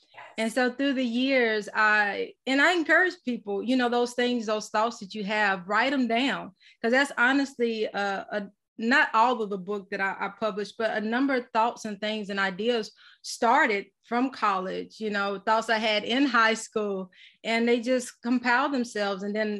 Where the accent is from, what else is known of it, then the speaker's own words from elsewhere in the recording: Mississippi, United States; Yes, as she said … I'm from Mississippi. Right now I'm in Laurel, Mississippi with my husband and two children.